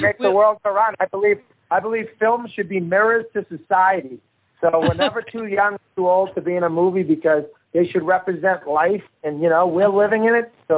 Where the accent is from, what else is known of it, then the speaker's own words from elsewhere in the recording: Boston, Massachusetts, United States; accent: Boston; my accent and my heart is, based in Boston.